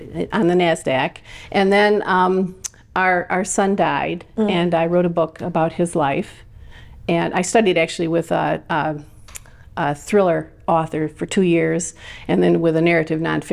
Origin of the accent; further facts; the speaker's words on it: Michigan, United States; also born or lived in Washington, D.C., United States; And I grew up in Michigan, and then we lived several years in Washington, D.C.